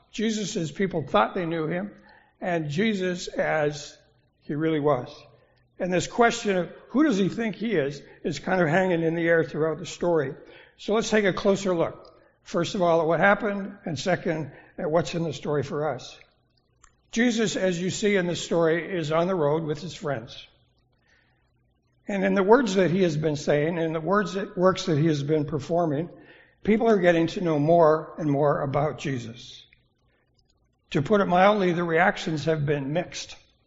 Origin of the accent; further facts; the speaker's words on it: Canada; now in United States; And I'm from Canada